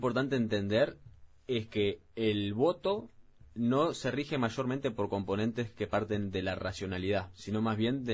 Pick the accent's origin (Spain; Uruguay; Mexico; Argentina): Uruguay; y mucho más siendo uruguayos, tener la oportunidad de hacer el esfuerzo de traer la cumbre a Uruguay es algo bueno.